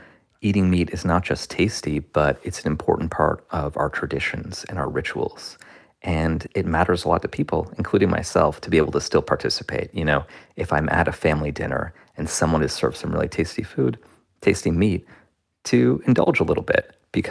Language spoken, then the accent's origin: English; India; Yeah, well, I'm also Indian. And although I grew up initially as vegetarian